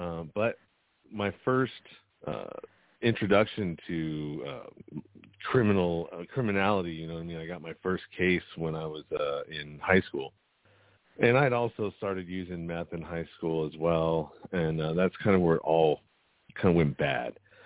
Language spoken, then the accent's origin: English; Pinole, California, United States; So I grew up in the Bay Area, in a little suburb called Pinole.